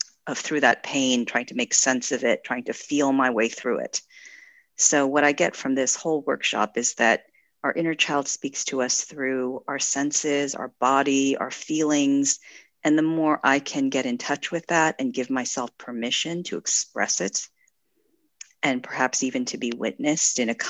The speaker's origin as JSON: {"language": "English", "country": "United States", "said": "I'm Korean American. My parents immigrated before I was born."}